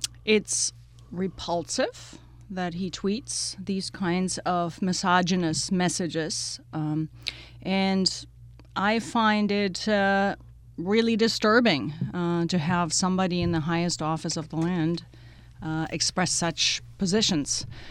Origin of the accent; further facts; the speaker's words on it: Germany; as you might know, I'm originally from Germany